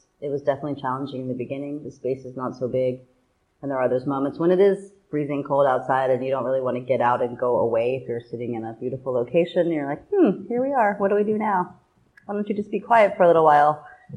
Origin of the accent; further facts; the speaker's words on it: Chicago, Illinois, United States; born there; As in, where was I born? Chicago, Illinois.